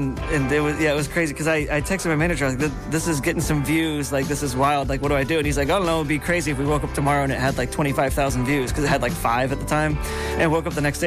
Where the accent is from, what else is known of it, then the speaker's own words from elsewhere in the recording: Ohio, United States; I'm from Ohio. No mountains in Ohio.